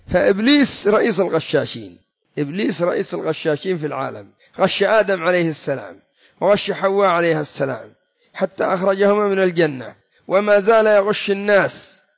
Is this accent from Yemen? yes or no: yes; Yemen; وعندنا في اليمن